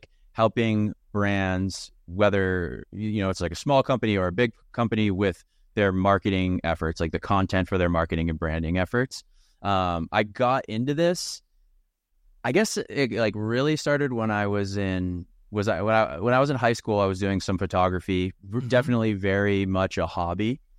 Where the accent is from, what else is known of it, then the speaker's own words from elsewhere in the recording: New England, United States; I come from New England on the other side of the country, the Northeast, and it's like really cold there.